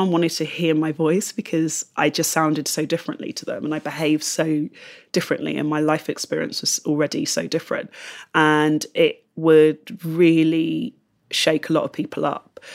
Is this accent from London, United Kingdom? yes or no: yes; London, United Kingdom; I'm from London, and again from sort of a central part of London